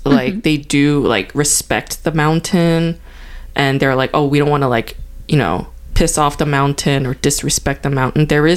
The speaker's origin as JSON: {"language": "English", "region": "New York", "country": "United States", "tie": "born or raised there", "said": "I grew up in New York, and New York has intense winters too, but over here, another level."}